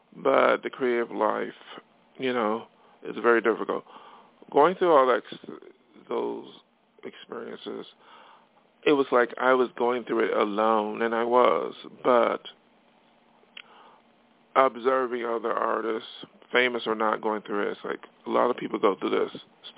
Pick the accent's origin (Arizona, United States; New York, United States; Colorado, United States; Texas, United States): New York, United States; Buffalo; now in Los Angeles, United States; Just like I came from Buffalo, New York to L.A., I was like, there's no way I can make it on Buffalo.